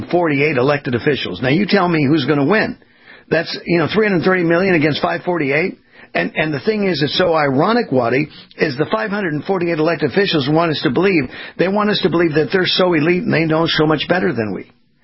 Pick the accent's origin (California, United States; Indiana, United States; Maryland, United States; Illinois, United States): California, United States; I was born and raised in California. It's a uniparty there.